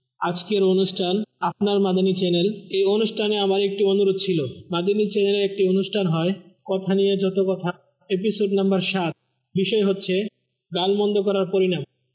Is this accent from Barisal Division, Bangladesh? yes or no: no; Chittagong, Chittagong Division, Bangladesh; আমার বাড়ি চট্টগ্রাম।